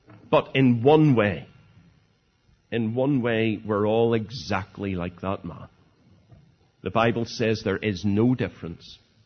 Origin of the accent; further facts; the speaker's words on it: Bangor, Northern Ireland, United Kingdom; I was brought up in Bangor